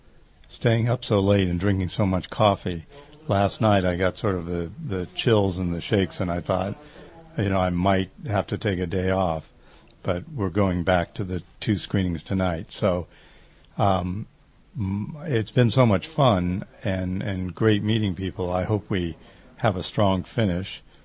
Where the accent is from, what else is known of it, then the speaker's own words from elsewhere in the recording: United States; You know, being an American and used to festivals where everybody is super casual